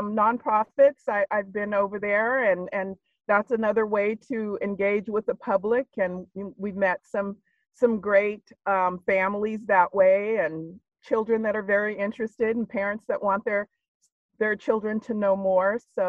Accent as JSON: {"language": "English", "town": "Chico", "region": "California", "country": "United States", "tie": "born or raised there", "said": "growing up in Chico, we Black people have been traditionally 2% of the population."}